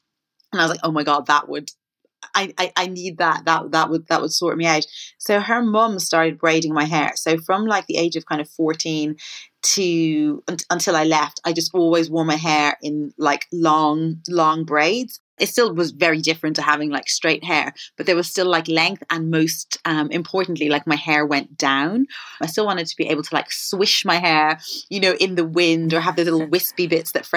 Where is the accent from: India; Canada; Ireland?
Ireland; when I was growing up in Ireland